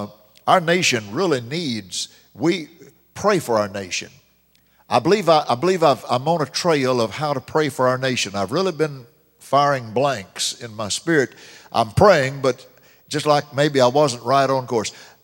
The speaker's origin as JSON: {"language": "English", "country": "United States", "said": "I am an American, and I'm proud of my nation, righteously proud, not sinfully proud, but righteously proud."}